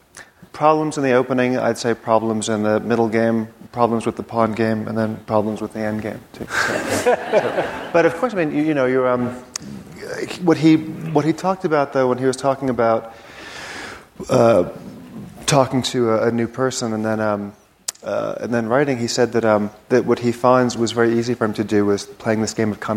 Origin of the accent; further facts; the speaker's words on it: New York City, New York, United States; when I was growing up in New York City